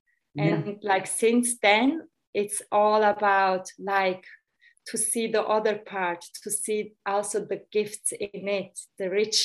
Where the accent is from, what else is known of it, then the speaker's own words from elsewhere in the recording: Turkey; now in Switzerland; And because I'm from Turkey, there was no Turkish pupil in the class.